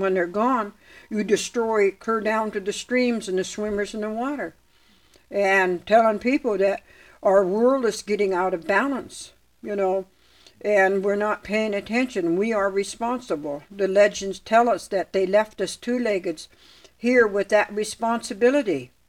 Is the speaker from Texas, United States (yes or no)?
no; Oregon, United States; I'm an Indian woman from a different tribe than my husband. From his tribe, women down there on the Klamath River do not sing with the drum. But being I am not from his tribe, and I am from here, the state of Oregon